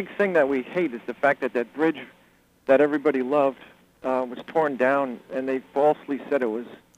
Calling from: Patchogue, New York, United States; I'm calling from Patchogue.

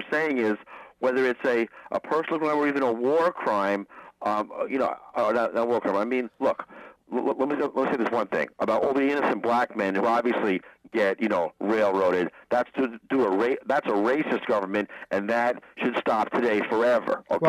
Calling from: Selden, New York, United States

